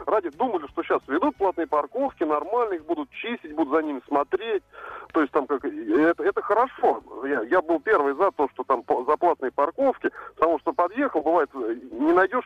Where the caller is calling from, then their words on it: Voronezh, Voronezh Oblast, Russia; Воронеж беспокоит.